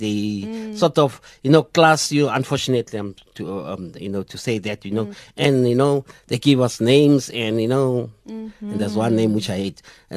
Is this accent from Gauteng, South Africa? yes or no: yes; Johannesburg, Gauteng, South Africa; I'm from El Dorado Park, which is in Joburg